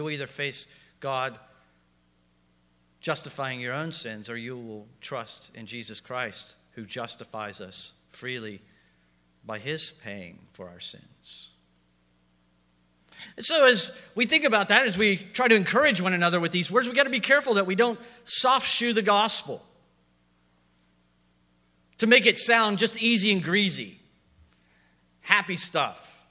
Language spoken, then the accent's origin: English; Ohio, United States; moved away as an adult; now in Pittsburgh, United States; because bum is a lot more polite than what we say in Ohio, or what I used to say in Ohio. I'm not from Ohio anymore. I'm from Pittsburgh. Amen? Been here 20 years.